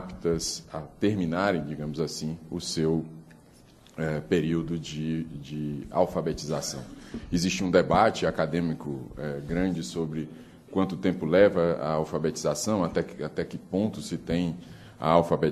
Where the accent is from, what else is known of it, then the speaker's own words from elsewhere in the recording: Piauí, Brazil; do interior do Piauí, de onde eu venho